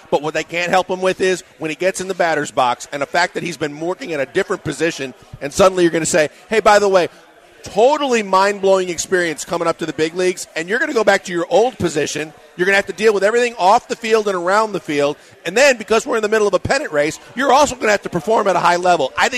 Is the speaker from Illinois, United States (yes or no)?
no; Milwaukee, Wisconsin, United States; my hometown team, the Milwaukee Brewers